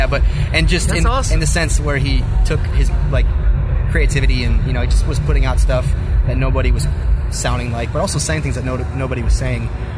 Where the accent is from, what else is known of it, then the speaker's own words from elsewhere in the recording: Detroit, Michigan, United States; I'm from Detroit.